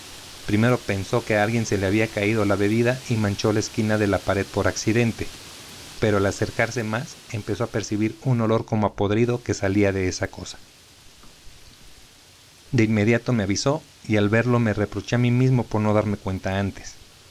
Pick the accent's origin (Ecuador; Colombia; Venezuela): Colombia; Bogotá; moved away as an adult; now in Mexico City, Mexico; Soy originario de Bogotá, Colombia, y llegué a vivir a la Ciudad de México hace 8 años.